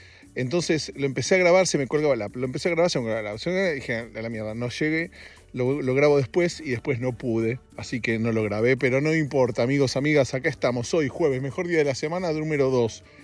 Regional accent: Argentina; nosotros argentinos

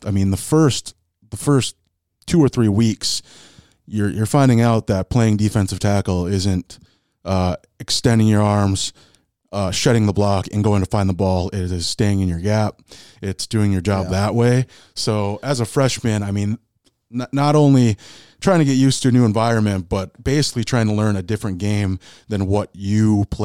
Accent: Lemoore, North Dakota, United States; I grew up in Lemoore, North Dakota, small town, played 9-man football basically my whole life.

